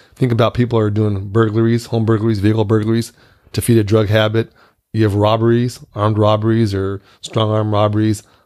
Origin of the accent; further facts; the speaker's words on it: Rancho Cordova, California, United States; So I grew up in Rancho Cordova, military brat. My dad was stationed at Mather.